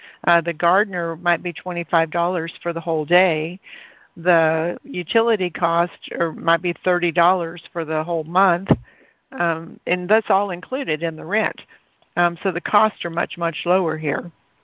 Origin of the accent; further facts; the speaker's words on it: Texas, United States; now in Panama; I'm from Texas, I had real estate investments in Texas.